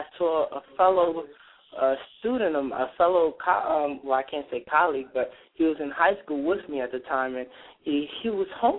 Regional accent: New York, United States; Well, my testimony is that, you know, me growing up in Harlem, you know, I did, you know, I was falling into the same trap of, you know, just trying to, you know, fit in.

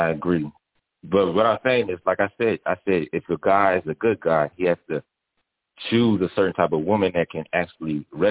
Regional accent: the South, United States; now in New York, United States; Yes, I'm in New York, and I come from the South.

